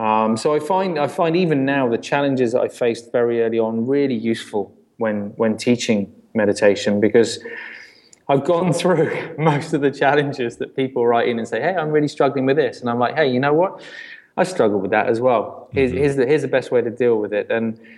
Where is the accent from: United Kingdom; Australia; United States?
United Kingdom; South West England; Yeah, sure. Yeah, I grew up in Southwest England